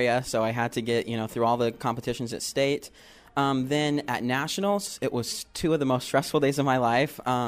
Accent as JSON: {"language": "English", "town": "Willard", "region": "Missouri", "country": "United States", "said": "I'm originally from Willard, Missouri."}